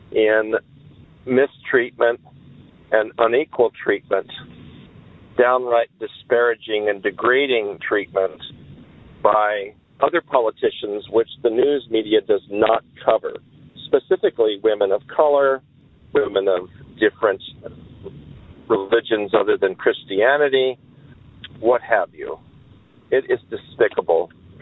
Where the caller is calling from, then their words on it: Vancouver, Washington, United States; I'm calling from Vancouver, Washington. I'm a 67-year-old white male